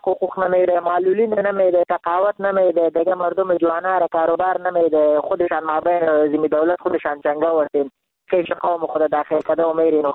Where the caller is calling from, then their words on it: Jalalabad, Nangarhar, Afghanistan; من خودم افغان هستم، من انگار هستم، من خواهر شهر جلال آباد.